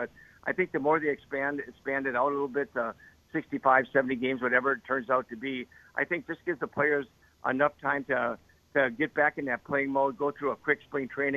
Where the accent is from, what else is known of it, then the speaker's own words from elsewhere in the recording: Kewaunee, Wisconsin, United States; then raised in Kewaunee, a small city to the east, and then having the opportunity to play here in my home state was very special.